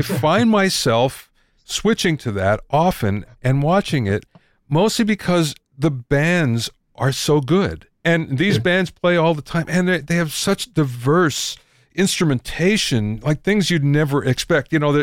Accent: Pennsylvania, United States; I grew up in Pennsylvania, and I'm Polish, so polka is kind of my middle name.

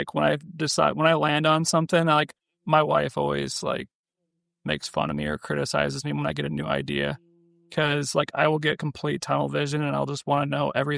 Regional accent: Iowa City, Iowa, United States; I'm originally from Iowa City.

